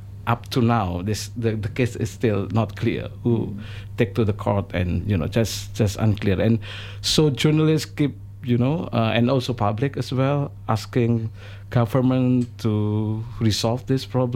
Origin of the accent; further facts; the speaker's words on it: Yogyakarta, Special Region of Yogyakarta, Indonesia; English is a second language; And if I give comparison in my hometown in Yogyakarta, we also have a volcano eruption, Merapi Mountain.